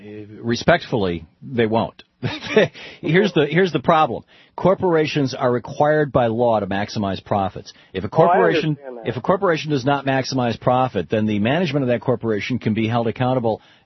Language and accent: English; Michigan, United States; I remember growing up in Michigan, we had Blue Cross Blue Shield, and they were not-for-profit corporations.